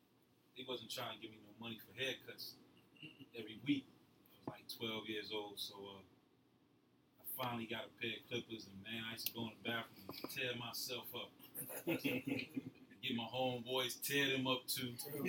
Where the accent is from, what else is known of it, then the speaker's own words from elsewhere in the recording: New York, United States; I'm from New York.